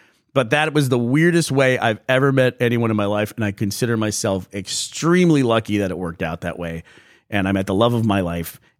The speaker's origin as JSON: {"language": "English", "country": "United States", "accent": "American", "lives_now": "United Kingdom", "said": "I always say back home because it's easier to explain and I'm American, you know, with my accent."}